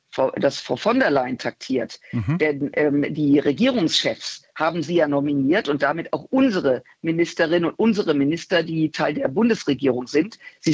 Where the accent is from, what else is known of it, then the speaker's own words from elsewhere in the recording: Rhineland, Germany; Also ich bin ja Rheinländerin und locker